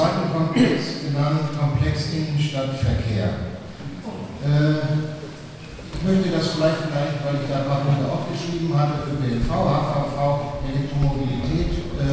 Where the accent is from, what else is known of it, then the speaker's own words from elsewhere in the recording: Berlin, Germany; Ich komme ursprünglich aus Berlin und bin allerdings schon 50 Jahre jetzt im September hier.